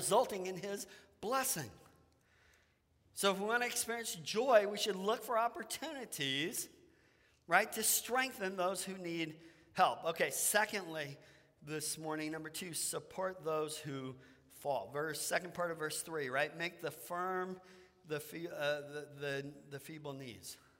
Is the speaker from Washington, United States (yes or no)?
yes; Bothell, Washington, United States; There was a pastor in the town that I grew up in over in Bothell on the west side of the state.